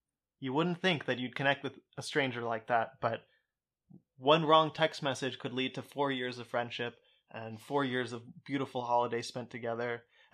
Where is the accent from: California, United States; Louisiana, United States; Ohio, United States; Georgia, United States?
Ohio, United States; Portsmouth; Well, I'm from Portsmouth, Ohio, so growing up, I would root for the Cincinnati Bengals.